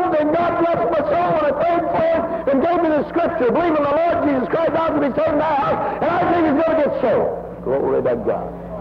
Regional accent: Detroit, Michigan, United States; born there; We got a message from Detroit, Michigan. I was born in Detroit. There are so many Schmidts in Detroit, it's amazing.

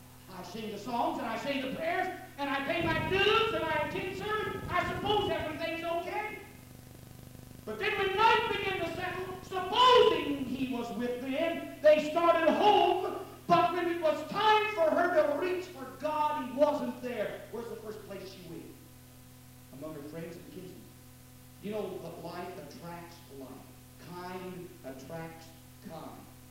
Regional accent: Arkansas City, Kansas, United States; on the streets of my hometown in Arkansas City, Kansas, up near Wichita

